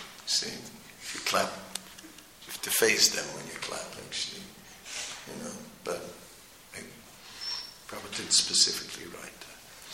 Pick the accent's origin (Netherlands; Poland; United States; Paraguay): Netherlands; I said, I'm from Holland, you know.